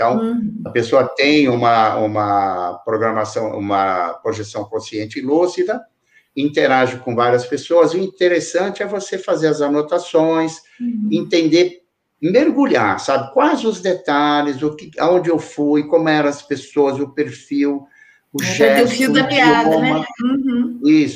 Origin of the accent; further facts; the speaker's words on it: Brazil; born there; A Yara sempre me pergunta por que eu nasci no Brasil.